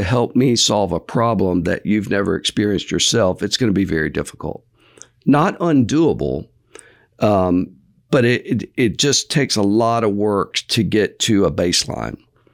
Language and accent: English; Mobile, Alabama, United States; So I grew up in Mobile, Alabama, born and raised here.